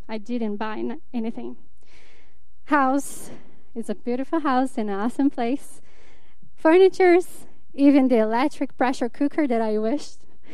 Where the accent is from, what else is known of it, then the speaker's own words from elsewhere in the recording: Brazil; English is a second language; moved away; I'm from Brazil.